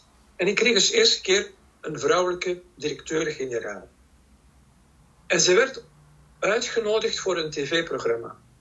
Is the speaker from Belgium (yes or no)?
yes; Brussels, Brussels-Capital Region, Belgium; een traditioneel Vlaams katholiek gezin. Ouders zijn van Vlaanderen naar Brussel komen wonen. Ik ben geboren in Brussel. Ik ben een Brusselaar